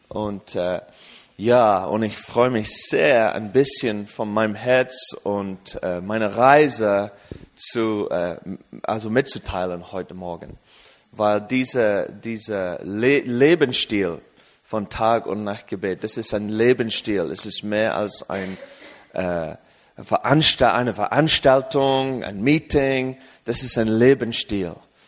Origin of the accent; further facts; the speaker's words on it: England, United Kingdom; German is a second language; moved away as an adult; now in Kansas City, United States; ich bin schon 13 Jahre in Kansas City gewesen. Ich komme ursprünglich aus England